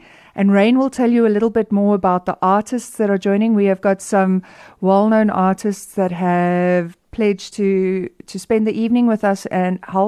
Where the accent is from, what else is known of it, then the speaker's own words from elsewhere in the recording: Namibia; even though we are from Namibia and we are a small, less populated country, we can be big